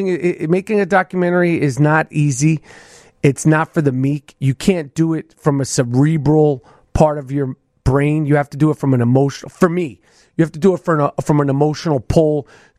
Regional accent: New York, United States; All of it. Everything about me is New York. The way I speak, the way I think, the way I walk, the way I talk.

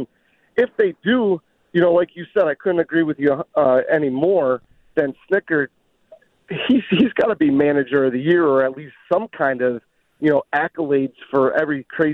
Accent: Illinois, United States; I'm from Illinois, and I want to shout out to my NIU Huskies

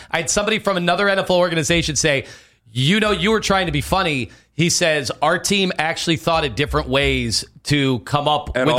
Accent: Chesterland, Ohio, United States; because I grew up in Chesterland

